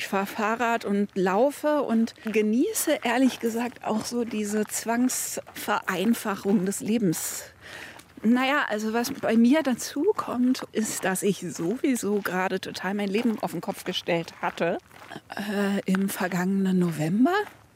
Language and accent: German; Berlin, Germany; born there; Also ich bin in Berlin geboren, aber ich habe so ganz, ganz vage Vertrautheitsgefühle irgendwie.